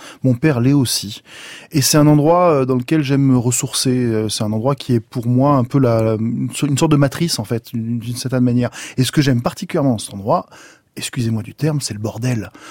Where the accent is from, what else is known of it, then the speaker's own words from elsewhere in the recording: Provence-Alpes-Côte d'Azur, France; Je suis provençal d'origine. J'ai habité entre Aix et Marseille pendant toute mon enfance et mon adolescence.